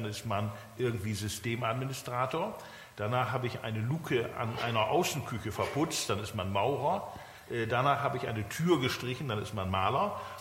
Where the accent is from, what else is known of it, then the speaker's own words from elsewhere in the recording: Germany; Ich bin Deutscher